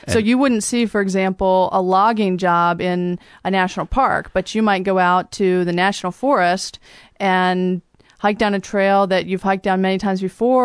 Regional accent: Middlebrook, Virginia, United States; Well, I grew up on a farm, actually, over in the Shenandoah Valley, just about an hour west of here.

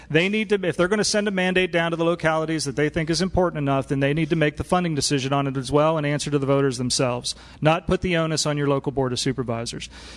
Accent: West Virginia, United States; from West Virginia, this is something that I've been paying attention to with folks that still live in my home state who've been talking about it.

